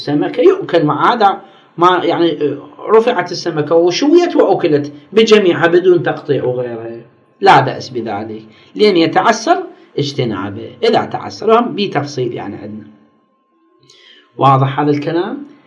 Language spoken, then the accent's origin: Arabic; Iraq; الضروق يسموه عندنا بالعراق